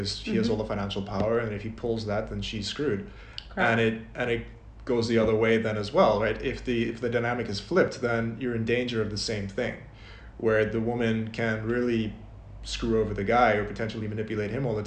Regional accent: South Africa; So yeah, I'm South African, right? But even among South Africans, I come from a subgroup of a subgroup. I'm a white South African, which is less than 10% of the population. And amongst that, I'm an English South African.

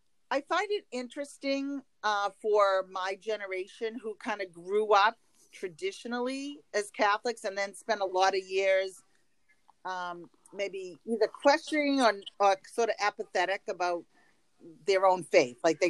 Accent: Boston, Massachusetts, United States; accent: Boston; Can you guys hear my Boston accent? I try not to like put it on.

